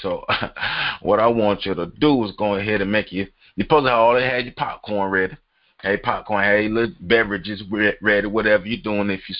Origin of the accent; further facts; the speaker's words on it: Tallahassee, Florida, United States; You know, I'm from Tallahassee, so he went to Florida State.